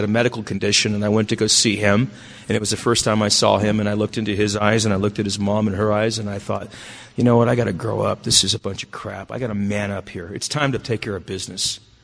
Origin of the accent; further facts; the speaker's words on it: North Hollywood, California, United States; I'm from L.A., but I don't swing that way. You know, I'm from North Hollywood, not West Hollywood.